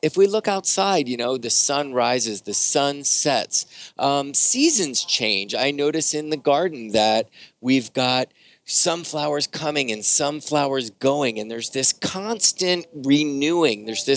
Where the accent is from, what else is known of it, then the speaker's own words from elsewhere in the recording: Pennsylvania, United States; I'm from Pennsylvania. Beth is from Pennsylvania. This is a Pennsylvania company.